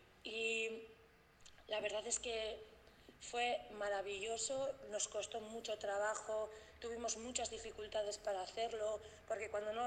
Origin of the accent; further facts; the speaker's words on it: Durango, Basque Country, Spain; tengo 28 años y soy de Durango.